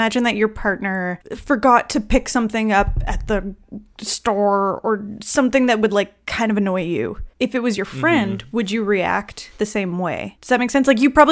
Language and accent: English; Manitoba, Canada; I grew up 2 hours outside of Winnipeg, never been to this park.